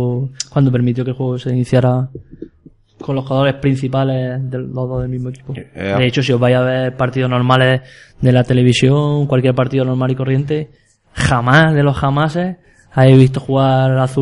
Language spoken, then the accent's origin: Spanish; Cazorla, Andalusia, Spain; Yo soy de Cazorla personalmente